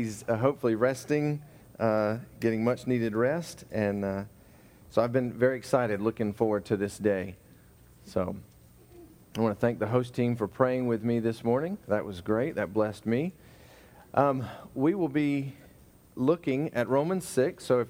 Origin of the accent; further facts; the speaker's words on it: Georgia, United States; also born or lived in Philippines; I grew up in Georgia in a very small town, and the Philippines was kind of very rural